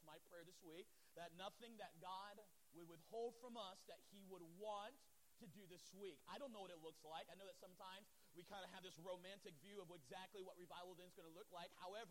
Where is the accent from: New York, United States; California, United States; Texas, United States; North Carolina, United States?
North Carolina, United States; Morehead City; I'm from North Carolina, and I grew up on the beach side of North Carolina by Morehead City, by a military base, and I went to a very small school